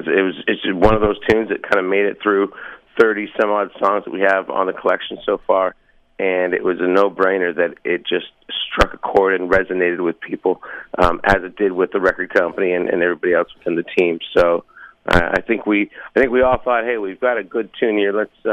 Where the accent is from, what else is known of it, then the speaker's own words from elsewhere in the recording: St. Catharines, Ontario, Canada; I grew up in St. Catharines, Ontario, which is southern Ontario. I've got a big family. My mother's a devout Christian. My father's a devout preacher in the congregation.